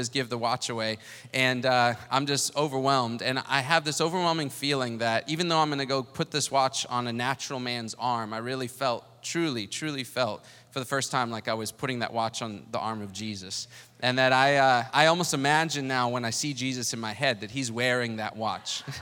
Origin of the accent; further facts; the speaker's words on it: South Africa; I was a boy from South Africa with nothing, a 10th grade education, and then a Bible school degree.